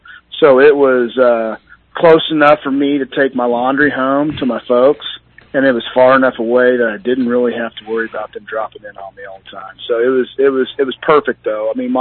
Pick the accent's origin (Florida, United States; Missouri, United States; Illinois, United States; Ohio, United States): Missouri, United States; Lawson; So, I mean, I'm a Northwest Missouri kid. But, no, I moved up here right after college, but I grew up in Lawson.